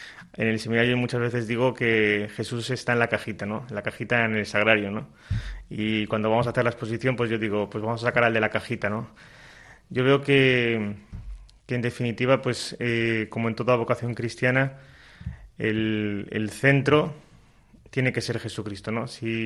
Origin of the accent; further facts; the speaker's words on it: Spain; es como los españoles cuando salimos fuera.